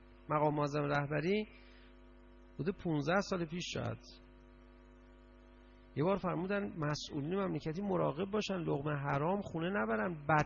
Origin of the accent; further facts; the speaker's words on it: Iran; فهمیدن ما ایرانی هستیم